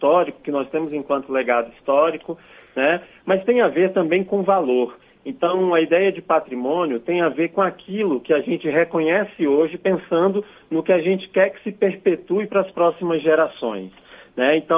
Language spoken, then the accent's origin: Portuguese; Brazil; eu, enquanto brasileiro, devo saber